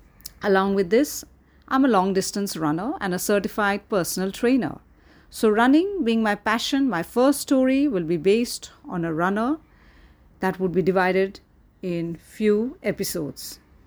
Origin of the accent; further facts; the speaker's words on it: Mumbai, Maharashtra, India; from Mumbai, India.